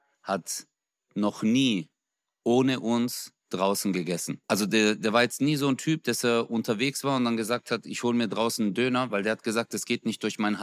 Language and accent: German; Gelsenkirchen, North Rhine-Westphalia, Germany; ich komme ja aus Gelsenkirchen.